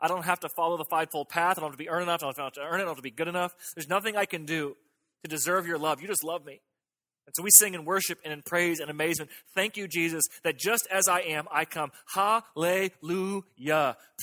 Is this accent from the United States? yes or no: yes; United States; That you have not pursued me simply because I'm an American